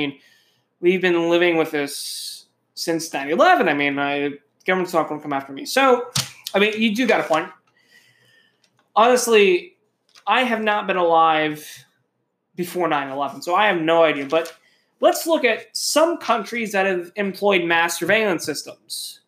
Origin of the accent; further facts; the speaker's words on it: United States; Now, maybe South Koreans and Australians are fine with that, but I'm an American.